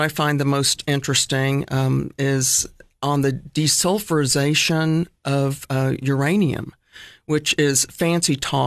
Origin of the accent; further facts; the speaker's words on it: Oak Ridge, Tennessee, United States; No, I grew up in Oak Ridge.